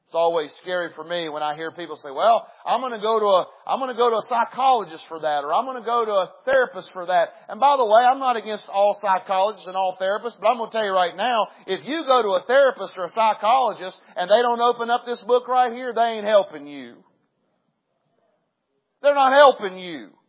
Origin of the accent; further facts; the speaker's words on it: West Virginia, United States; Look, I was raised in a man's man world. I mean, I was raised in West Virginia.